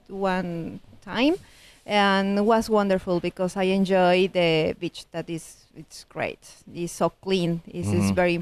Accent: Mexico City, Mexico; I'm from Mexico City.

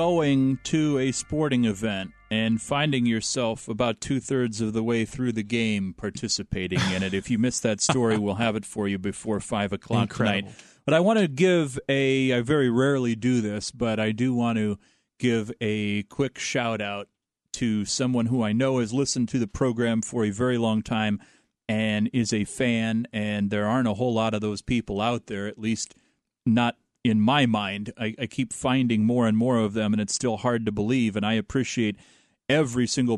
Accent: Chicago, Illinois, United States; You know exactly what I mean. I'm from Chicago.

